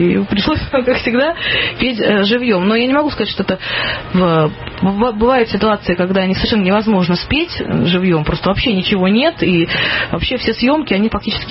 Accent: Saint Petersburg, Russia; Мы же из Санкт-Петербурга

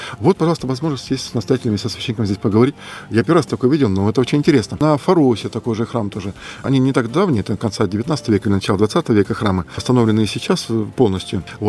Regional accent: Ryazan Oblast, Russia; Я говорю, а мы рязанские приехали.

